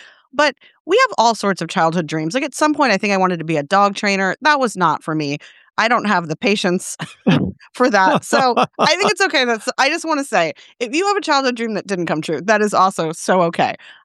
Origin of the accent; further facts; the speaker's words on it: St. Louis, Missouri, United States; Yeah, I grew up in St. Louis, Missouri